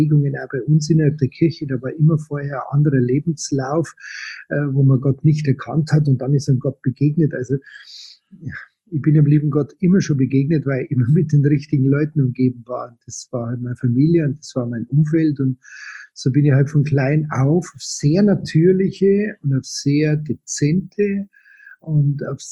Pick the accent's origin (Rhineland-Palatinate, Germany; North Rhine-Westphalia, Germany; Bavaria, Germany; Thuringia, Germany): Bavaria, Germany; Munich; born there; Ich bin gebürtig aus München, geboren 1960.